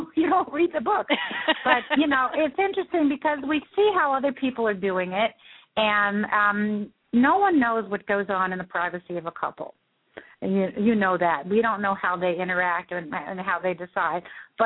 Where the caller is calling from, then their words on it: Berkeley, California, United States; Actually, I live in San Francisco, but I'm calling from Berkeley